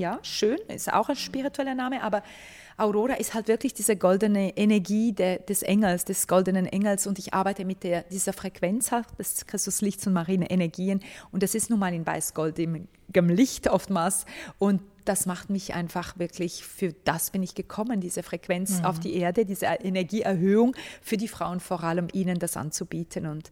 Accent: Romania; also das heißt, ich bin aus Rumänien, gar nicht irgendwie Schweizerin oder Deutsche, wie man meint oftmals

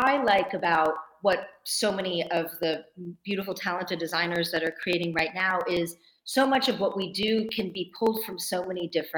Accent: Cedarburg, Wisconsin, United States; now in Los Angeles, United States; I grew up in Cedarburg, Wisconsin. I moved to LA to go to fashion school.

